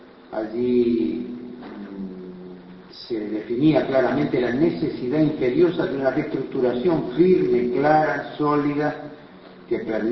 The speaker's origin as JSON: {"language": "Spanish", "country": "Uruguay", "said": "Lo digo como uruguayo, lo digo como arquitecto"}